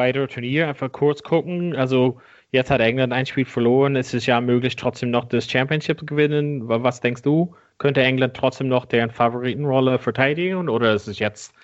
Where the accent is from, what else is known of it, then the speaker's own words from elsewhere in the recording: Ireland; bei meinem Heimatland Irland gegen Schottland.